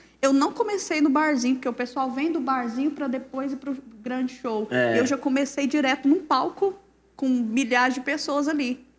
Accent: Goiânia, Goiás, Brazil; Em Goiânia, sou goianiense, pé rachado mesmo, e amo a cultura goiana. Me identifico com a cultura mineira, porque os meus pais são mineiros.

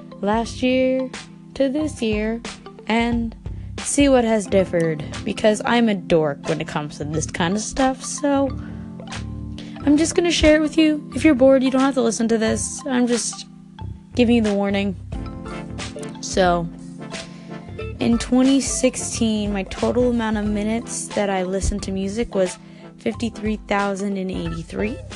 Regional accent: New Jersey, United States; And I'm a Devils fan because I am from New Jersey.

